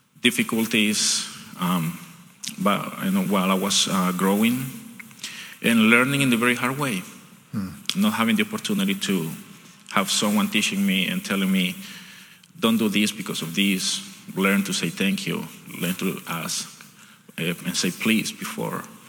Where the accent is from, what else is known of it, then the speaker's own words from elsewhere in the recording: Honduras; I'm from Honduras, in Central America. And I grew up in a small town. A small family with very little resources. I grew up in a very. I was born in a broken family.